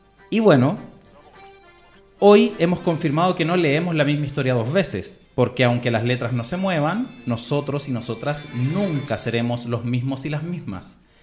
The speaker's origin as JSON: {"language": "Spanish", "region": "Valparaíso", "country": "Chile", "tie": "born or raised there", "said": "me ha pasado con mi ciudad natal, que es Valparaíso, de la que se ha escrito un montón en Chile."}